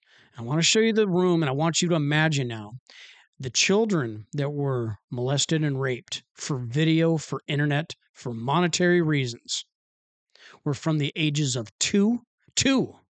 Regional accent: Washington, United States; I'm from Washington State.

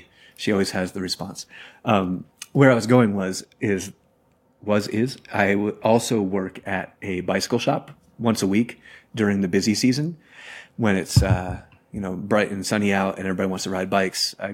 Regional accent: New Jersey, United States; now in Arkansas, United States; I definitely came across that when I moved from New Jersey, where Mwangi and I both kind of grew up there and moved to Arkansas, which is a very different culture.

